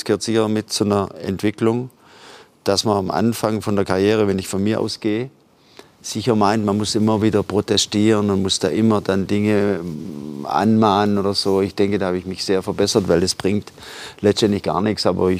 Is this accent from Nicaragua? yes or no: no; Switzerland; das ist so bei uns in der Schweiz, bei uns sage ich ja